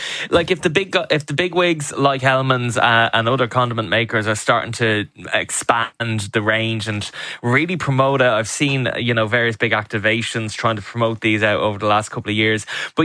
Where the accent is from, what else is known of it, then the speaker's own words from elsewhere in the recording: Ireland; as Irish people, we love our ketchup, we love our mayo